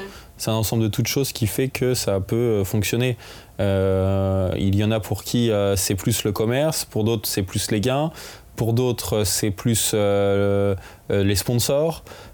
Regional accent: France; quand on est français, en France

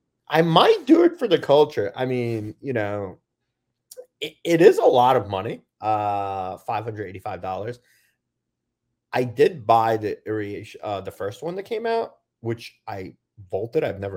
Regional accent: New York, United States; He's from Queens. I grew up in Queens.

